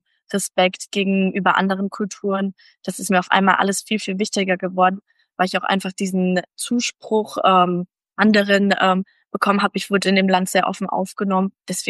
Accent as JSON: {"language": "German", "country": "Germany", "tie": "born or raised there", "said": "Ich bin in Deutschland groß geworden und jetzt war ich ja genau in Peru 6 Monate"}